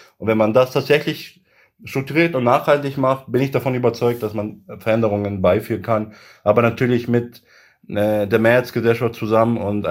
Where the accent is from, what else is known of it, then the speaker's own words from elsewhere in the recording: Göttingen, Lower Saxony, Germany; ich bin ein Göttinger, ich komme aus Göttingen und das ist meine Heimat so.